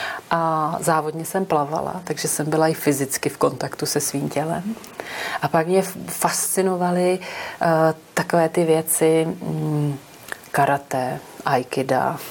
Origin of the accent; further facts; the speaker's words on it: České Budějovice, South Bohemian Region, Czechia; A já pocházím z Českých Budějovic a bylo v 6:30 ráno